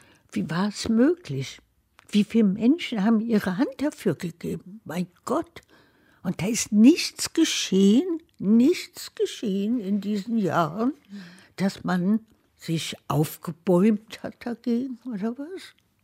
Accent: Berlin, Germany; now in United States; Ich bin sofort, das hatte ich das Gefühl, ich bin Berlinerin. Es war meine Stadt, es war mein Geruch, meine Sprache, meine Gefühle, meine Kindheit, mein Alles.

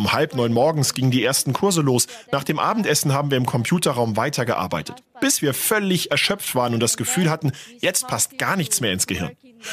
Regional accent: Madagascar; German is a second language; Das ist wirklich ganz anders als in meiner Heimat Madagaskar.

